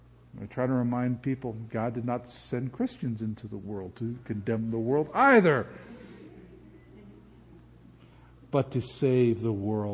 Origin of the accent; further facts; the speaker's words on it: New York, United States; Now, I'm from New York. I'm from out just outside of Woodstock.